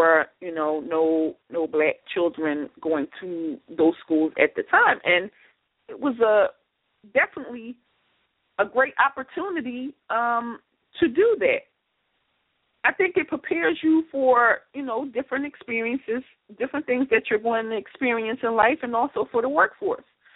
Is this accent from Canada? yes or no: no; Philadelphia, Pennsylvania, United States; So I grew up in West Philadelphia